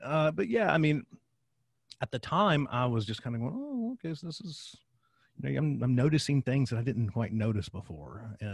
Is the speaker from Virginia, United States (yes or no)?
yes; Virginia, United States; the problem that I have when I tell people that I'm from Virginia is they're very quick.